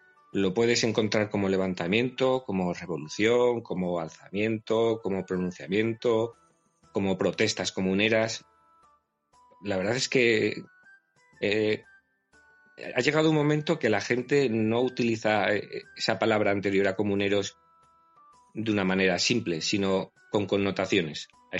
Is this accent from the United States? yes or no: no; Miranda de Ebro, Castile and León, Spain; Yo soy burgalés, nací en una localidad, Miranda de Ebro